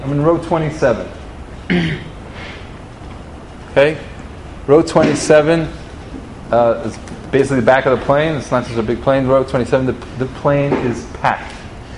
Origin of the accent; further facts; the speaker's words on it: New York, United States; I'm a New Yorker. Just move on, right?